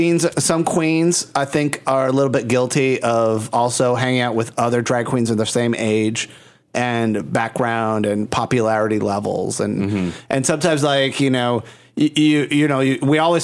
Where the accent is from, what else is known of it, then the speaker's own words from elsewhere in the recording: Puerto Rico; Mark and I, you know, I'm from Puerto Rico. I'm a Latino person.